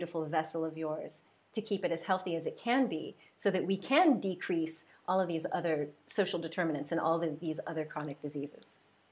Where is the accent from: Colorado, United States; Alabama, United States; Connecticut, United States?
Colorado, United States; Denver; so I grew up in Denver, Colorado, and I never had any issue with my body.